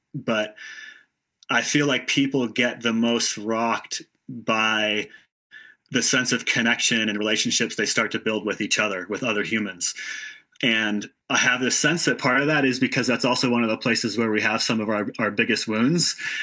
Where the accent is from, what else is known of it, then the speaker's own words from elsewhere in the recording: Washington, United States; I grew up in Washington State, down near Mount Tahoma, Mount Rainier, on the Nisqually River.